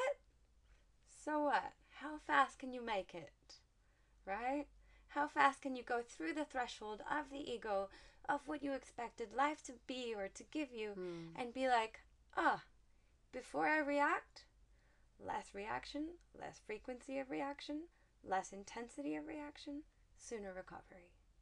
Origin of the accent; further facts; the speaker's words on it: Mexico; English is a second language; given that I'm from Mexico and in Mexico families stay together